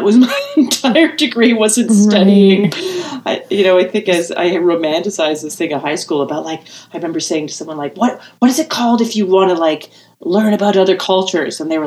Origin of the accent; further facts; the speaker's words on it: Calgary, Alberta, Canada; I grew up in Calgary, Alberta, Canada. There's a comedy club there.